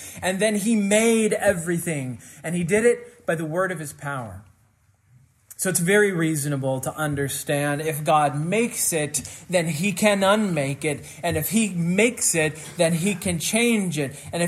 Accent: Kansas, United States; Growing up in Kansas, storms were the most interesting thing happening. Now, it's Kansas, so that doesn't say a lot.

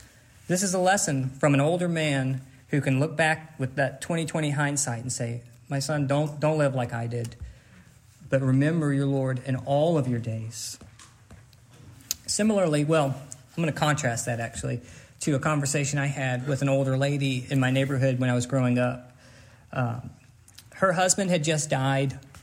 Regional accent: Mississippi, United States; I just said, I'm from Mississippi.

